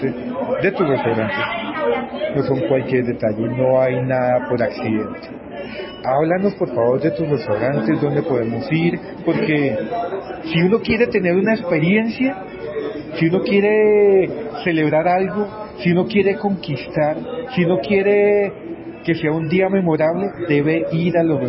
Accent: Colombia; para mí como colombiano es un orgullo poderlo entrevistar

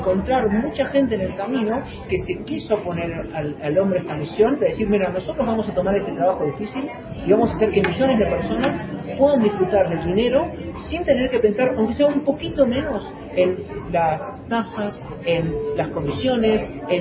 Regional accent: Argentina; moved away; also born or lived in Bolivia / Brazil / Colombia / Spain; Yo nací en Bolivia, me fui a vivir cuando era muy chico a Argentina, después viví en Brasil, viví en Colombia, ¿dónde más viví? En Bolivia, viví en España

